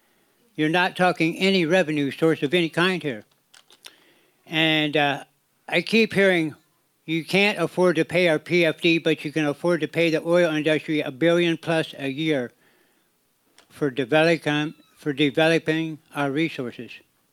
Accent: Kasilof, Alaska, United States; I'm from Kusilov, Alaska.

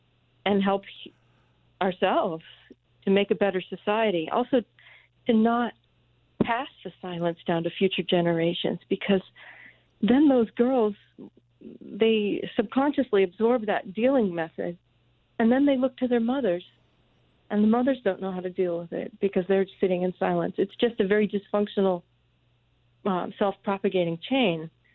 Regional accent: Rockport, Massachusetts, United States; I'm from Rockport, Massachusetts, and I grew up with stoic New Englanders of the silent generation.

